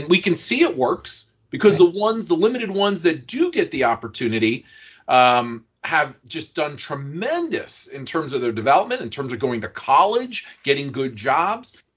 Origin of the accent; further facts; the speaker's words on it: Pennsylvania, United States; I'm from Lancaster County. And, we have wonderful public schools here too.